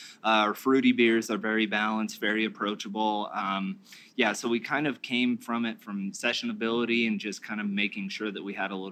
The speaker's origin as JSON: {"language": "English", "town": "Fort Collins", "region": "Colorado", "country": "United States", "said": "So we're from Fort Collins."}